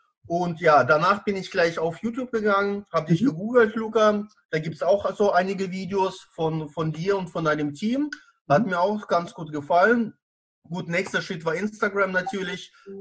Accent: Baden-Baden, Baden-Württemberg, Germany; Ich bin aus Baden-Baden, Kurstadt im Südwesten Deutschlands.

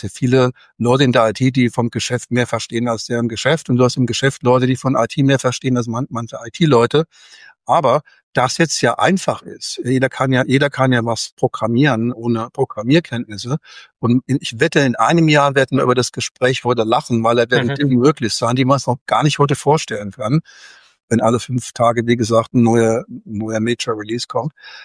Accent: Rhineland-Palatinate, Germany; Wie Hausmacher, Leberwurst in der Pfalz. Ich komme aus der Pfalz.

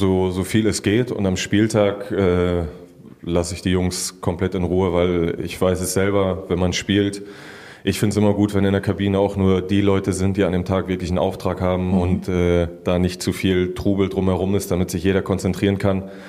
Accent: Büren, Germany; weil da ist aus meiner Heimat, aus dem Dorf Büren, viele Grüße

